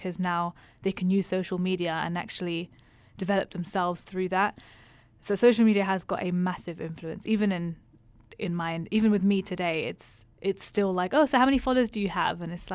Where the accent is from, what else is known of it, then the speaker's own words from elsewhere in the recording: London, United Kingdom; Yeah, I'm from London, which is, okay, it's like fashion capital